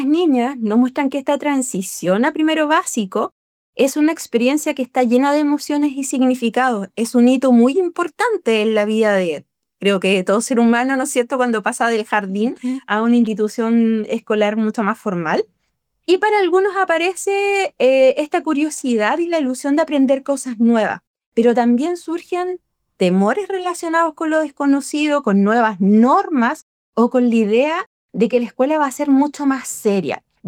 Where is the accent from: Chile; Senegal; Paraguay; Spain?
Chile; Soy chilena. Vivo acá en el norte de Chile.